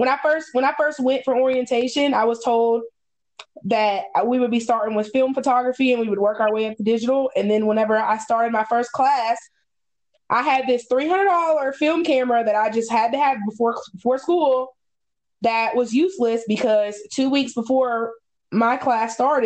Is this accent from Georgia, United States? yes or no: yes; Georgia, United States; And it's crazy because I grew up in Georgia and now she's in Georgia.